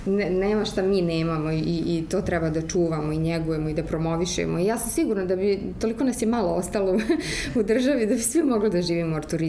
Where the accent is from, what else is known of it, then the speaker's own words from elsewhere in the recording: Kupres, Federation of Bosnia and Herzegovina, Bosnia & Herzegovina; bili smo locirani na Kupresu, odakle sam ja porijeklom